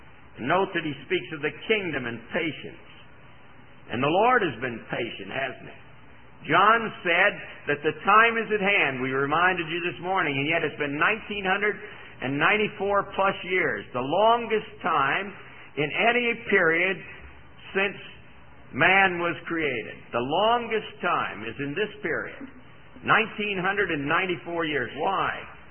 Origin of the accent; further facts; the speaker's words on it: Miami, Florida, United States; When I grew up in Miami, I was baptized at Miami Beach, on the public beach